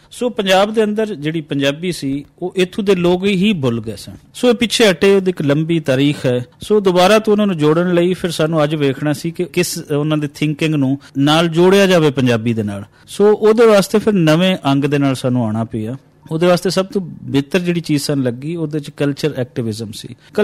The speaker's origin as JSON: {"language": "Punjabi", "town": "Minchinabad", "region": "Punjab", "country": "Pakistan", "tie": "born or raised there", "said": "ਮੈਂ ਜੰਮਿਆ ਜਾਇਆ ਤੇ ਤਹਿਸੀਲ ਹੈ ਮਿੰਚਨਾਬਾਦ, ਉਹਦੇ ਨਾਲ ਪਿੰਡ ਹੈ ਮੇਰਾ, ਔਰ ਡਿਸਟ੍ਰਿਕਟ ਹੈ ਸਾਡਾ ਬਹਾਵਲ ਨਗਰ"}